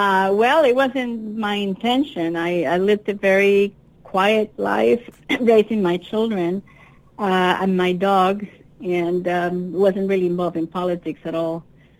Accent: Cuba; born there; English is a second language; my passport said Cuba. I was born in Cuba

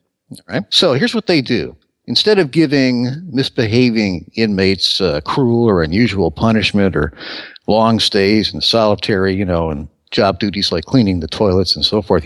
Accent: Chicago, Illinois, United States; Well, yeah, you're right. I am born and bred in Chicago.

